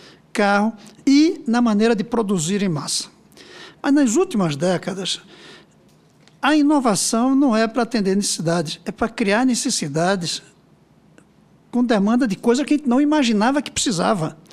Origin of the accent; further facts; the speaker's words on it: Brazil; ainda não sou empresário, mas falo nós como brasileiros, ainda não descobrimos a importância.